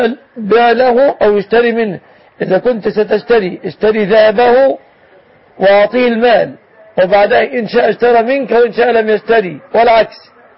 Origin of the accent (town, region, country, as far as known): Egypt